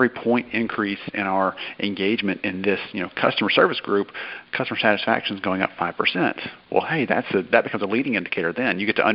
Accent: the South, United States; And, well, maybe we don't have to be afraid of offending because we're from the South.

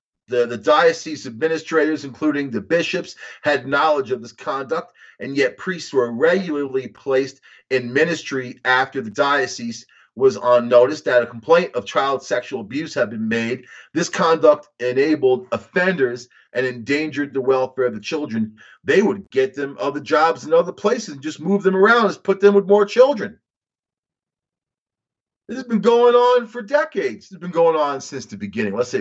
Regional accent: Rockville Centre, New York, United States; I grew up in Rockville Center, home of the Archdiocese on Long Island, right?

